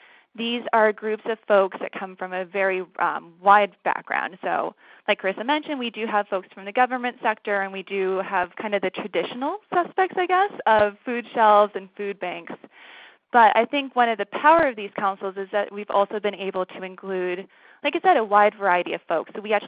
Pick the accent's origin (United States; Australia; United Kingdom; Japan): United States; Massachusetts; actually a resident of Massachusetts originally, so it was really great to hear what's going on in my home state.